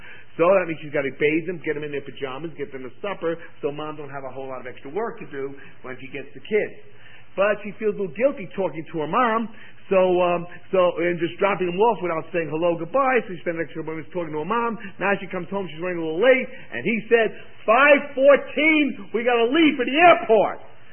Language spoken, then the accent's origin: English; New York City, New York, United States; And I'm the boy from New York City.